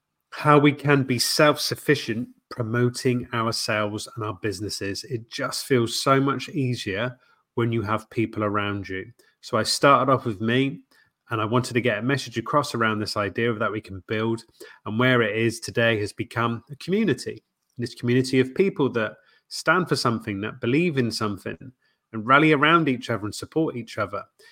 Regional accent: Poole, South West England, United Kingdom; I mean, I am from Poole. Poole is home.

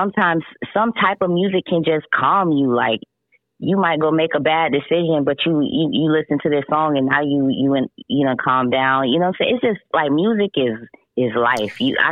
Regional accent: Clearwater, Florida, United States; I'm from Clearwater, Florida. For people that's not familiar with that area, it's around Tampa Bay area.

